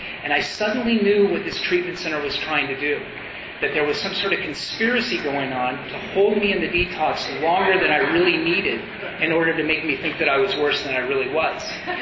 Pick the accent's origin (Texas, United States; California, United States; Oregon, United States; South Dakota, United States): Oregon, United States; Portland; And I was living in a little town in southern Oregon called Ashland. And I'm originally from Portland